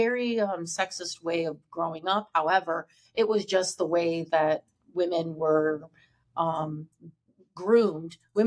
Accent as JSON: {"language": "English", "region": "Virginia", "country": "United States", "tie": "born or raised there", "second_language": "English", "moved": "yes", "lives_now": "Detroit, United States", "said": "So like English was my second language, even though I was born in Virginia, mm-hmm. you know? And then when I left Virginia and I moved to Detroit"}